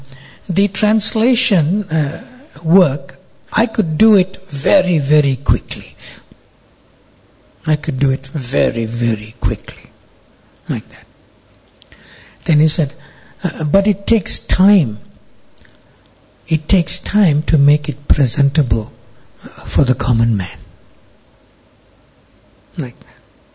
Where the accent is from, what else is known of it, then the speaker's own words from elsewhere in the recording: Durban, KwaZulu-Natal, South Africa; I was brought up very strictly in Indian and Vedic culture. Super strict. Even despite this being in Durban in South Africa.